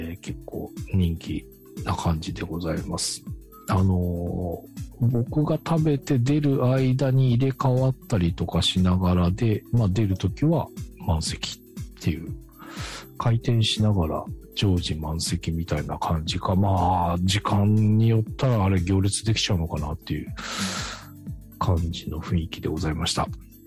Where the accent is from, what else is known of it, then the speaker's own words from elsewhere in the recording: Tsurumi, Kanagawa, Japan; 私の地元鶴見